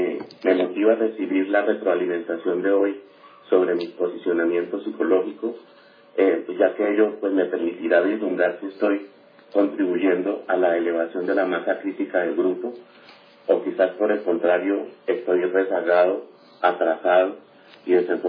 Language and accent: Spanish; Colombia; now in Spain; Yo soy de Colombia y llevo viviendo 18 años en España.